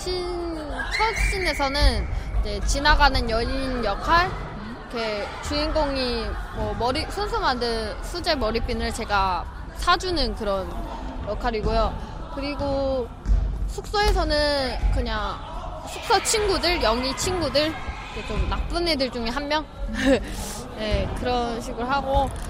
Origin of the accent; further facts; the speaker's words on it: China; born there; 중국에서 태어났어요. 엄마가 북한.